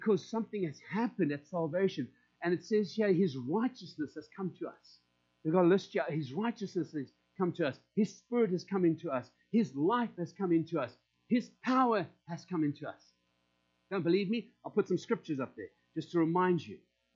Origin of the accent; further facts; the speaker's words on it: South Africa; now in United States; as our citizen changed from being South African to American? Oh my gosh, you know how nice it is to walk up with my blue passport to that custom guy, and he doesn't have to snarl at me because I've got a green South African passport